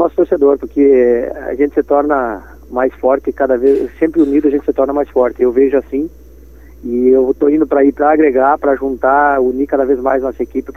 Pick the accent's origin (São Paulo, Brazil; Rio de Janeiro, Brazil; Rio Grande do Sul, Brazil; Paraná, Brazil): Rio Grande do Sul, Brazil; Santa Rosa; tomamos essa decisão juntos de voltar para Santa Rosa, minha cidade natal.